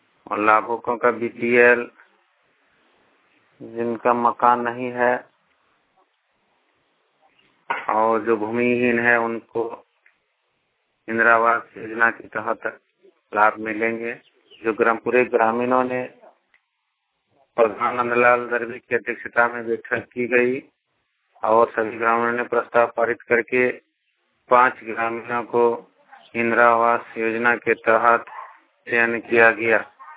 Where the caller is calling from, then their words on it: Simra, Jharkhand, India; ग्राम धनाडी, पंचायत सिमरा, प्रखंड जामा, जिला दुमका, झारखंड राज्य से